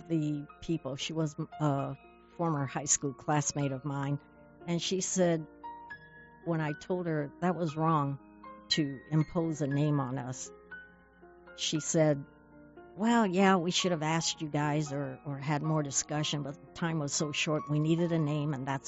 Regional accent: United States; First of all, I am American born and raised. I am not international.

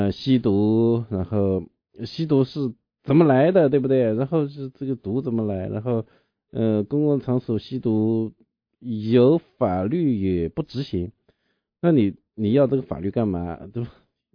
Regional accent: China; now in Seattle, United States; 那个谷老板也说我们中国人要团结起来

